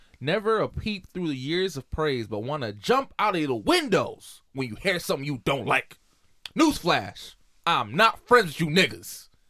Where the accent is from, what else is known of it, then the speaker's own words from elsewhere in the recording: Jamaica; also born or lived in Brooklyn, United States; Oh, yeah, definitely. I'm fucking Jamaican.